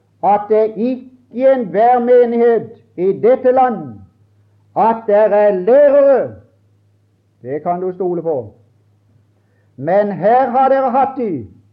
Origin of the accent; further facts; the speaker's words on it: Mosby, Agder, Norway; da vekkelsen hadde gått hjemme på Mosby